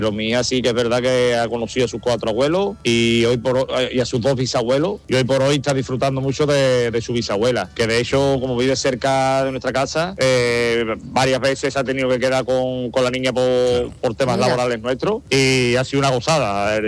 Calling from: Seville, Andalusia, Spain; de Sevilla.

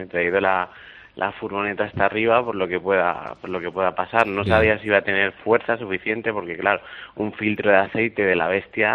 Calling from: Torrejón de Ardoz, Community of Madrid, Spain; Desde Torrejón de Ardoz, aquí estoy.

